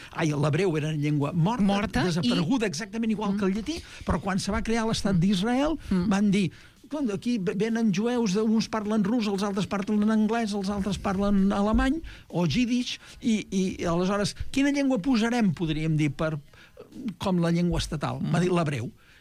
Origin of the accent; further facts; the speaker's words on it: Catalonia, Spain; aquí al Camp de Tarragona, d'on soc jo